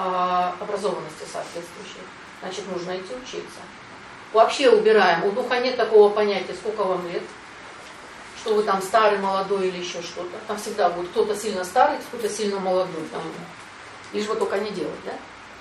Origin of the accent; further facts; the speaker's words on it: Sochi, Krasnodar Krai, Russia; Я говорю, ну, я из Сочи.